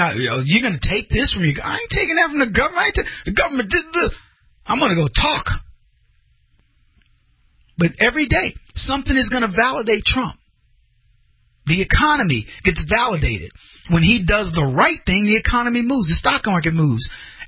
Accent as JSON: {"language": "English", "country": "United States", "said": "Being American is so much in my DNA. It's as much as me being black. It's the truth. I don't even know how to not be American."}